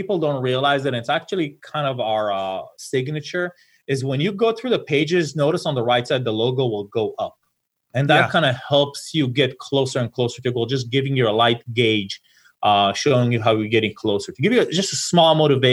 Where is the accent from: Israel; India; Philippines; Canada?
Israel; English is a second language; moved away as an adult; now in United States; I've been in this country for 24 years now. I moved here from Israel when I was 21.